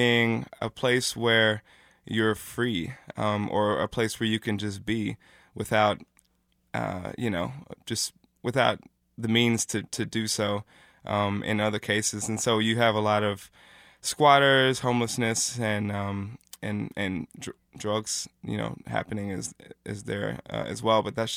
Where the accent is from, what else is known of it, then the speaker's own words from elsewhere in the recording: Missouri, United States; Troost, you know, like I said, I grew up on Troost, and born and raised here. And so there's a lot of buildings on Troost that I identify childhood